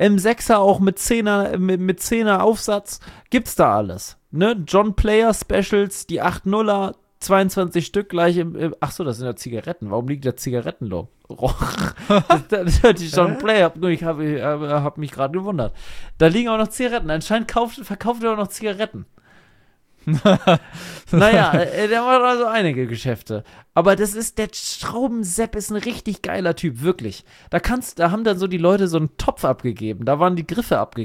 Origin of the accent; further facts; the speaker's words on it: Saxony-Anhalt, Germany; Das ist sogar in meiner alten Heimat da. Ich kenne die in echt auch, ich weiß, wo die ist, bei Salzwedel.